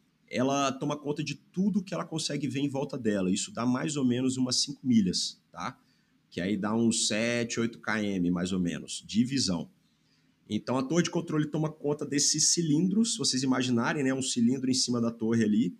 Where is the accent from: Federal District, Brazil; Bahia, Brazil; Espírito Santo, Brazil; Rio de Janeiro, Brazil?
Espírito Santo, Brazil; Vitória; Eu sou nascido e criado aqui em Vitória, mas já viajei aí alguns lugares do planeta.